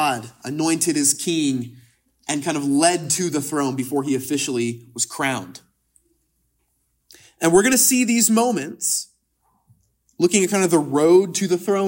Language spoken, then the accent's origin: English; California, United States; We're from California. These things happen.